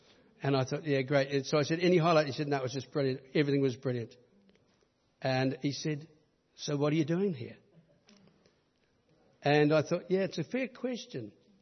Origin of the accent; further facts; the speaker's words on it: New Zealand; when I tell people that I'm from New Zealand, or when they ask me where I'm from, and I say New Zealand